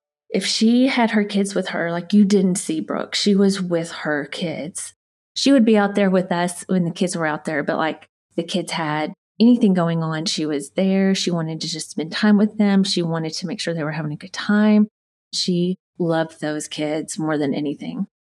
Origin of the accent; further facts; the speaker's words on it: Arkansas, United States; other towns in Arkansas. We moved to Little Rock and then Hot Springs, but then we ended back up in my hometown.